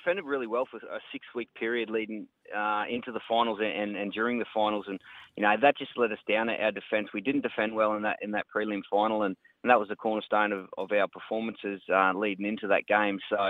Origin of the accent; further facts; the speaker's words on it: Queensland, Australia; I'm from North Queensland, and I've just actually come back from up there